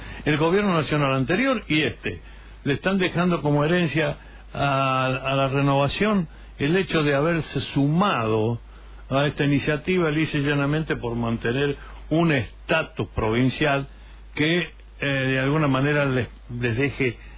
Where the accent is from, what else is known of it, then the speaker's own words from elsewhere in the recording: Argentina; en la Argentina, en mi país.